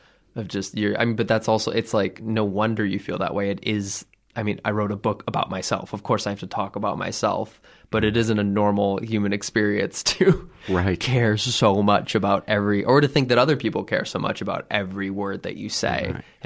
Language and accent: English; Midwest, United States; But I grew up in a tiny town in the Midwest